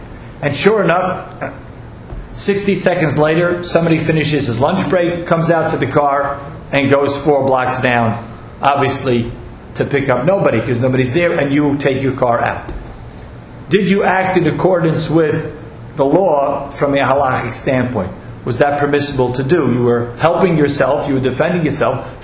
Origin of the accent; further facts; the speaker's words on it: New York, United States; because I'm also from New York. I rode more the city buses than the trains